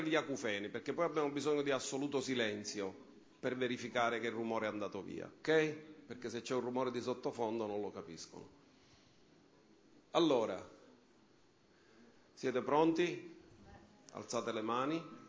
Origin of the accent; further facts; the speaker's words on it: Mistretta, Sicily, Italy; Ero ragazzo e con suo marito loro erano pastori nel mio paese di origine, Mistretta, dove ci sono nato, ci ho abitato.